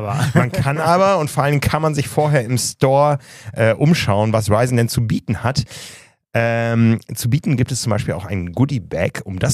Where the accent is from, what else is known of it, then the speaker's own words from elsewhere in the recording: Osnabrück, Lower Saxony, Germany; in Osnabrück, wo ich groß geworden bin